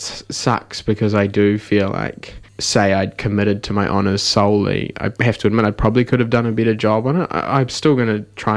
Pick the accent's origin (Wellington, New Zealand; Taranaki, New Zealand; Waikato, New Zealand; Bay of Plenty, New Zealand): Waikato, New Zealand; Taupō; Tane Māori like me in school. Mm. That wasn't really something, because I'm from Taupō.